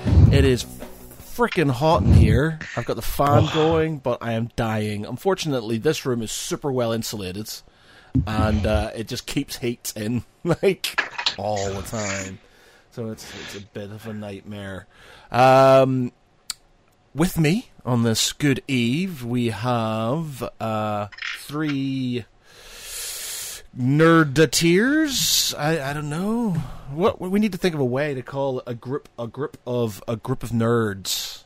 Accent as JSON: {"language": "English", "country": "Ireland", "said": "Being an Irishman, you know, this is killing me."}